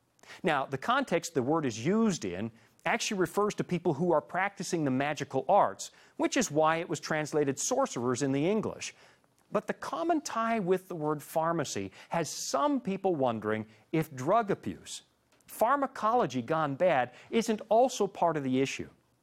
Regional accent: Canada; And I'm a Canadian. I grew up in minus 40, minus 50

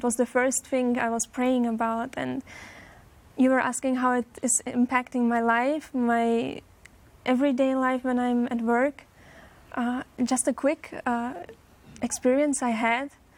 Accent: Austria; Yes, my parents are from the Czech Republic, but I was born and raised in Austria, so I'm from Europe.

